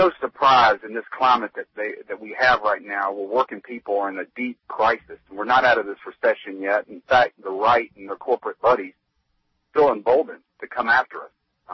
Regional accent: Georgia, United States; I was born and raised in Georgia, and I hate for the country to think of Georgia as this pariah

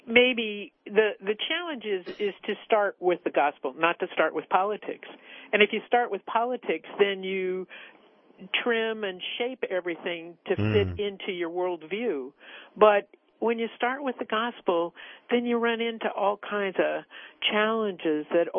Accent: Los Angeles, California, United States; And, well, I grew up in Los Angeles, so I'm not a hunter person, you know, it just doesn't happen for us there.

